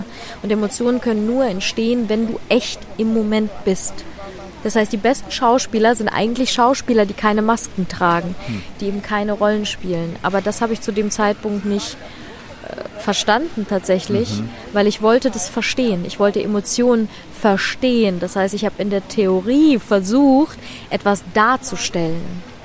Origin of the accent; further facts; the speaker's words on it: Ukraine; now in Germany; ich komme aus der Ukraine ursprünglich